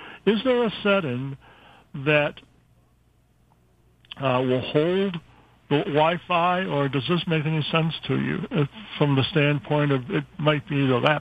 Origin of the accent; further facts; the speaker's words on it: Alaska, United States; And when you hear my comments, you'll understand why I'm from Alaska.